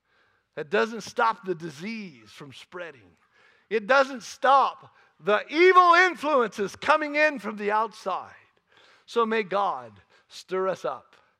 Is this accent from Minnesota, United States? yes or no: no; California, United States; I'm from California. I'm from the orchards of California, where they have trees in a row, many rows, 150 trees to the acre, and the ground's flat